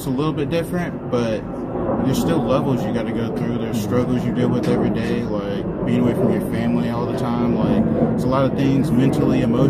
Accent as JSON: {"language": "English", "town": "Raleigh", "region": "North Carolina", "country": "United States", "lives_now": "Chicago, United States", "said": "From Raleigh, North Carolina."}